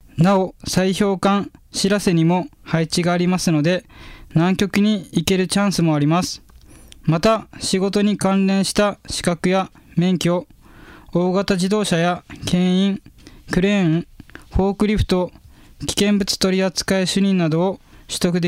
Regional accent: Haebaru, Okinawa, Japan; 出身は沖縄県南風原町です。

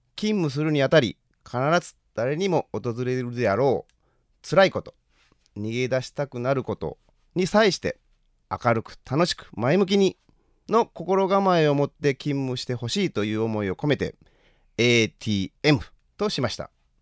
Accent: Osaka, Japan; 私は大阪で高校生活を送っている時に、

